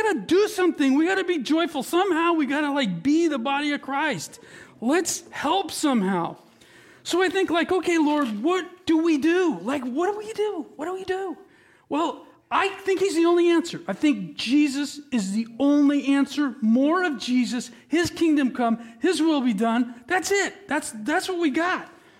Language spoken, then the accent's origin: English; Paso Robles, California, United States; And I'm from Paso. You know, I lived in Paso a long time.